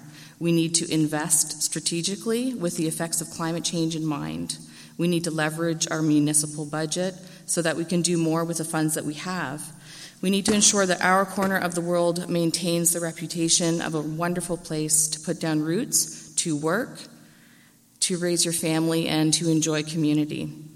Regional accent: Middle Sackville, New Brunswick, Canada; I grew up in Middle Sackville, just down the road, actually.

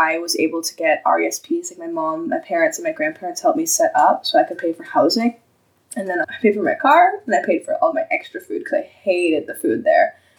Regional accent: Cortes Island, British Columbia, Canada; also born or lived in Alberta; I grew up on Cortez. I did do 2 years in Alberta.

